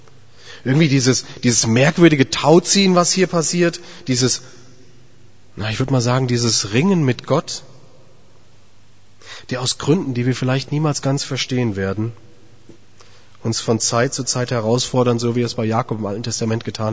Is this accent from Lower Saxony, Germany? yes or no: no; Grünberg, Hesse, Germany; ich komme aus Grünberg